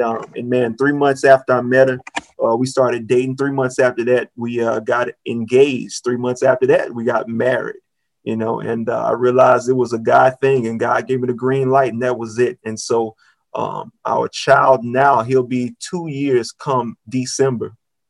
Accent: Vicksburg, Mississippi, United States; So I'm originally from Vicksburg, Mississippi. And went to high school and everything else there, transitioned to college at Alcorn State University, which is also in Mississippi

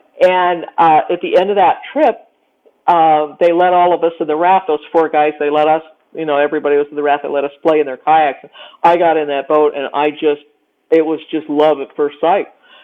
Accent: Phoenix, Arizona, United States; I grew up in Phoenix, Arizona, I was very much a water person

